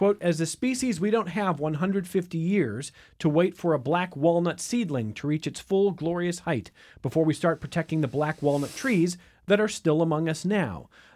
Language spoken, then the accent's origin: English; Westlake, Ohio, United States; from the time that I was born in 1979 in Westlake, and I was in Westlake, Ohio, where there were like three roads, and it was mostly farmlands and trees.